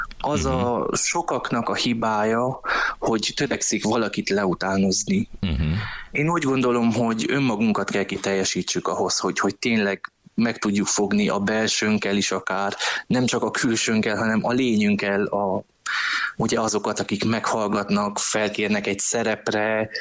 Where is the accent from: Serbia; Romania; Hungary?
Romania; Cluj-Napoca, Cluj County; itt vagyok én is, otthon Kolozsváron, az operában.